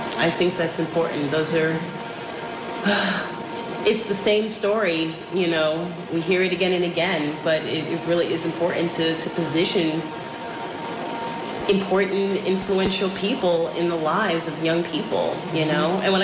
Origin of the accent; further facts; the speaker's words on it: Bronx, New York, United States; also born or lived in Manhattan; I grew up in the Bronx. I was born in Manhattan. I grew up in the Bronx, and it was so important for me to be able to go back to communities that I, you know, that I'm familiar